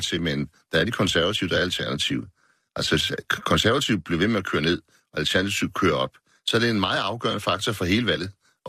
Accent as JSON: {"language": "Danish", "town": "Gladsaxe", "region": "Capital Region of Denmark", "country": "Denmark", "tie": "born or raised there", "said": "nu er jeg opvokset i Gladsaxe"}